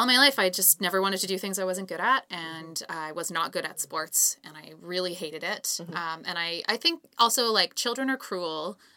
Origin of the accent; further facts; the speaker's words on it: Calgary, Alberta, Canada; I grew up in Calgary, but my grandma did have a pool, so I don't really have a huge excuse.